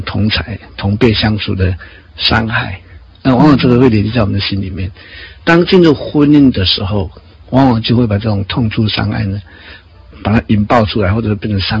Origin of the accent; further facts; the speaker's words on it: Taoyuan, Taiwan; 但我还是千里迢迢从台北把他带到桃园去看我的老家这样的